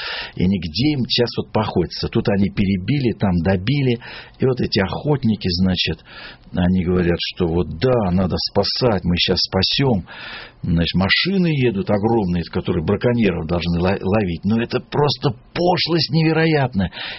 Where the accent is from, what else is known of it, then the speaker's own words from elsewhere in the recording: Far East, Russia; born there; Я сам родился на Дальнем Востоке.